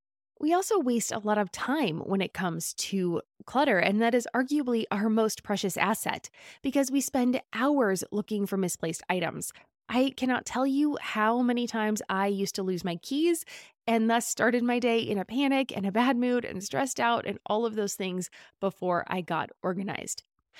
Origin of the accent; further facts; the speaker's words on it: United States; But as an American, I know that I am constantly bombarded with advertisements